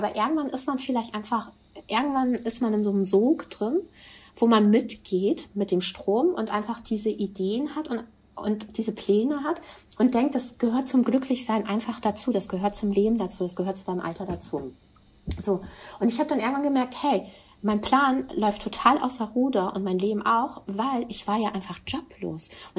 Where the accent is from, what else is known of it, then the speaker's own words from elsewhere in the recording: Lisbon, Portugal; Und 3 Tage später saß ich in Lissabon, in meiner Heimatstadt. Ich habe halt in Lissabon studiert.